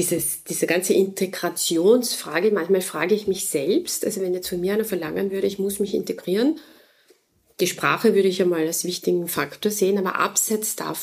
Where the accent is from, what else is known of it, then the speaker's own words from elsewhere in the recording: Austria; finde ich ja fast schon als Österreicherin abstoßend teilweise